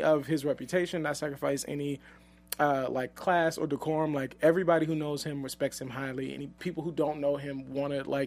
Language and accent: English; New Orleans, Louisiana, United States; Right now, we're thinking of getting married in New Orleans. I'm from New Orleans.